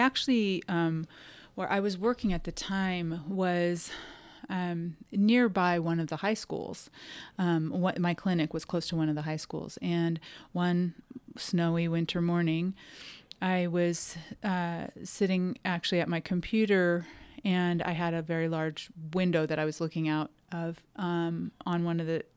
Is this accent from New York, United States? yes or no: no; California, United States; I am from Southern California and went to college there, med school residency. I trained there. I practiced there for 10 years before moving to Central Oregon about 7 years ago.